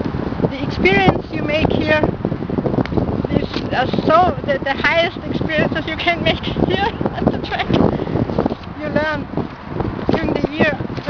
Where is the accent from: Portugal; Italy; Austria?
Austria; English is a second language; I come from Austria.